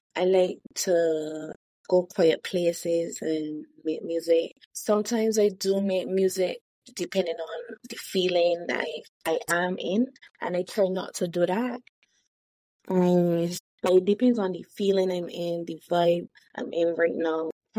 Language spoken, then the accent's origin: English; Barbados; I'm from Barbados, and everyone knows Barbados Pagoda is in August.